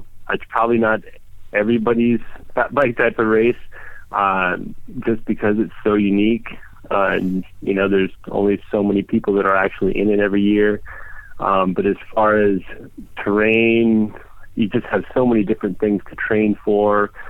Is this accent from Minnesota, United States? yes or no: yes; Minnesota, United States; I grew up in Minnesota